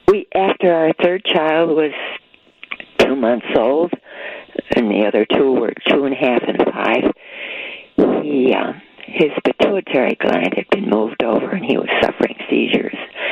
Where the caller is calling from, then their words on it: Riverside, Illinois, United States; Riverside. I lived here 62 years.